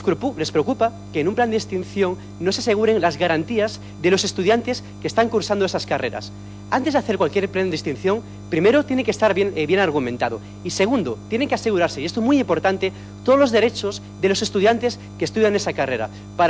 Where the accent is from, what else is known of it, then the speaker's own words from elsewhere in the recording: Galicia, Spain; como por ejemplo de Galicia, de donde soy yo.